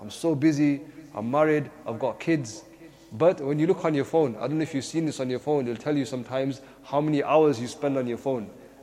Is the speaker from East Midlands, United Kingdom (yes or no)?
yes; Leicester, East Midlands, United Kingdom; If I talk about my own life, I grew up in Highfields. I don't know if anyone is aware about Highfields, one of the best areas of Leicester.